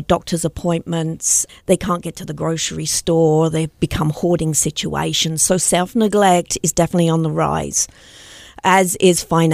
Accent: Cambridge, East of England, United Kingdom; moved away as an adult; now in United States; I actually came to the United States back in 1989. I came on a two-week vacation. I was born and raised in England in the university city of Cambridge.

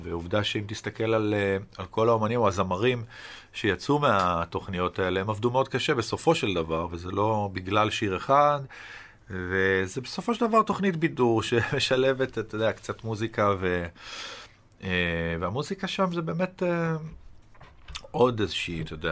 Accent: Eilat, Southern District, Israel; also born or lived in Beersheba; נולדתי בבאר שבע, ובגיל 10 עברתי לאילת

